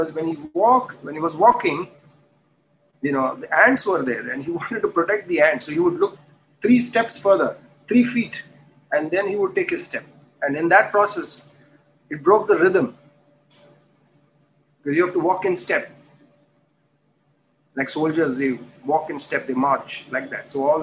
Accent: Juhu, Maharashtra, India; because I was born in Juhu. And I've been going to this Juhu temple right from my childhood.

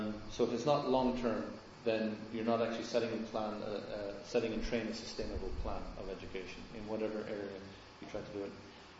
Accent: Ireland; because I'm from Ireland, it was the Celtic Church and the Roman Church, and St. Patrick came to Ireland to make everyone Christian.

